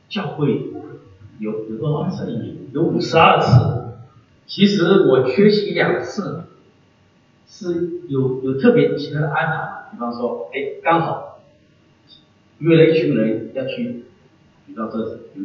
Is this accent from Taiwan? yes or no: no; China; 甚至小的时候还我们在中国大陆长大说上帝根本就不存在